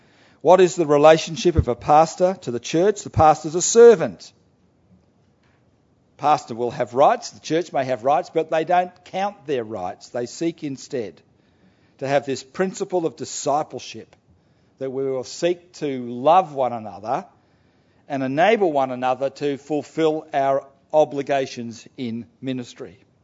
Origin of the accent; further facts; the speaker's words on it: Australia; accent: Australian; My Australian accent was getting in the way of him understanding what I was saying.